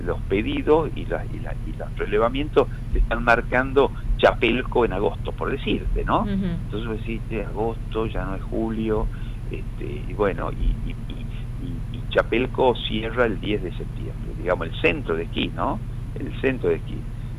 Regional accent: Tucumán, Argentina; nosotros como tucumanos tenemos que trabajar para generar más obras de infraestructura

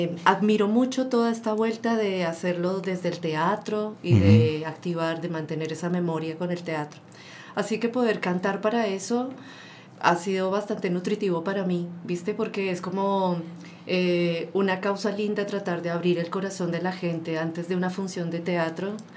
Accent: Colombia; moved away; Volvería a Colombia, por supuesto, mi tierra natal, pero te confieso que la Patagonia me coquetea

